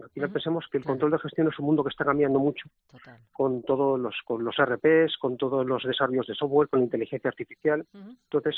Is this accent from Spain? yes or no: yes; Zaragoza, Aragon, Spain; una parte pequeña somos de Zaragoza y otra parte viene de fuera